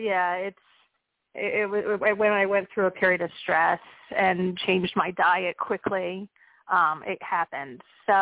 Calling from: Pennsylvania, United States; Hey, this is … from Pennsylvania.

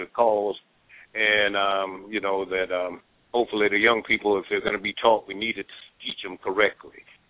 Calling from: Safety Harbor, Florida, United States; I'm calling you from Safety Harbor, Florida.

